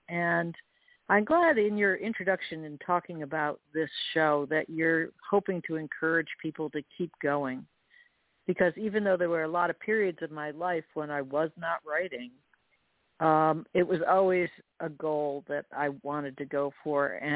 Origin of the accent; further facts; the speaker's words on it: Utica, New York, United States; Well, I grew up in Utica, New York, and never knew that there was any Underground Railroad activity or abolition struggle there.